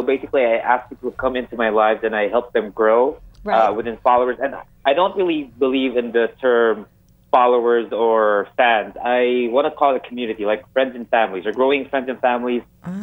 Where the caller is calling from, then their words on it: Kuwait; I'm here in the Middle East. I'm currently in Kuwait.